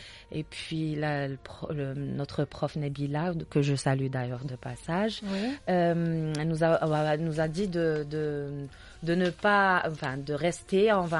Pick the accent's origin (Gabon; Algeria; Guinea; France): Algeria; Algiers, Algiers Province; Je suis native de Bellecour. Berbolezor, comme on dit.